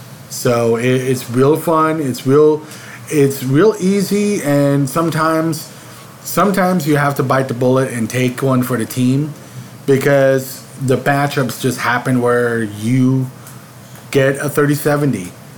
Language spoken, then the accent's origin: English; Philippines; So I'm a Filipino island boy, so I love me some Spam and all sorts of stuff.